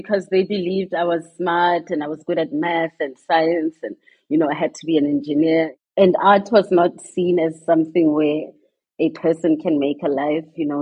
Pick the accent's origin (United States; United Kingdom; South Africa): South Africa; Mafikeng, North West; So I grew up in the 80s in Mafeking. And at the time, Mafeking was, of course, a homeland, not part of South Africa